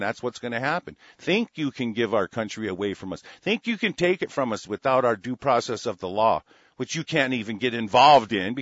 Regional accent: United States; We are American nationals. We will fucking slaughter communists.

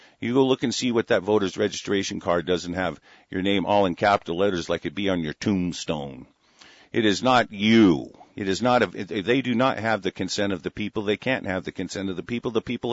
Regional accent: United States; I am an American national, period. I am nothing. I am a natural born American national.

